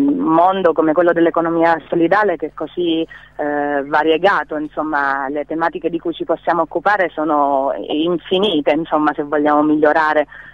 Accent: Teramo, Abruzzo, Italy; now in Bologna, Italy; Sì, io sono di Teramo, quindi vivo a Bologna

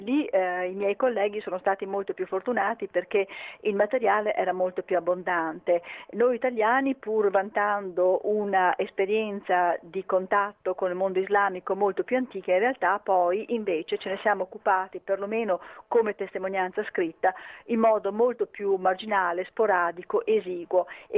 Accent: Venice, Veneto, Italy; io tra l'altro sono veneziana

